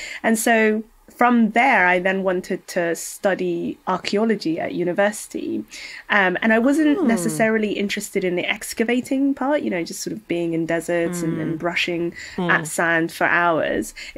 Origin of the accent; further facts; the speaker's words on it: Somalia; moved away; because I moved to Europe when I was younger. I'm from Somalia, and which is in East Africa, for those who don't know.